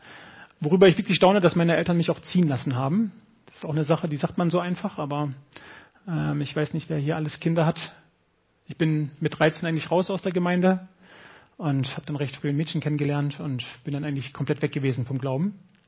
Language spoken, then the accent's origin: German; Germany; born there; Ich bin in Deutschland geboren.